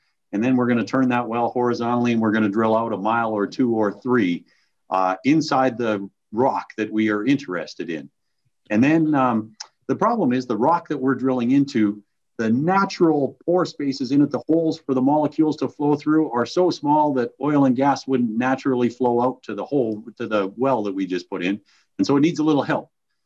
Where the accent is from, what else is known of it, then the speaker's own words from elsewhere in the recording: Alberta, Canada; You know, I grew up in Alberta in a crazy time and thought that was too volatile an industry for me.